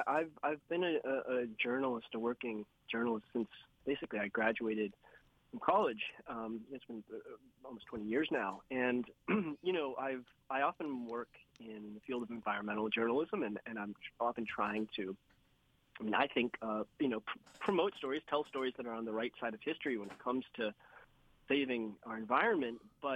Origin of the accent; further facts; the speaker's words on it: United States; now in Canada; You know, I'm from the States and I live in Canada. My parents are from Texas, but, you know, they'd moved to Illinois.